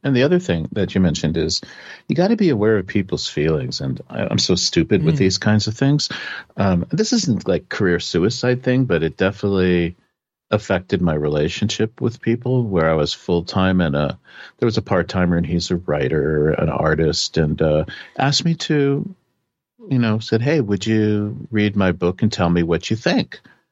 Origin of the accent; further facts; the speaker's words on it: United States; so as an American, I misread the situation.